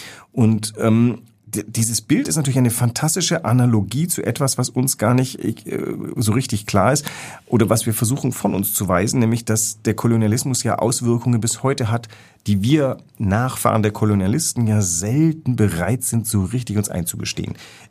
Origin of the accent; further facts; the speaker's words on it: Vietnam; Von Kautschuk muss man wissen, als Vietnamese, da gibt's eine Geschichte.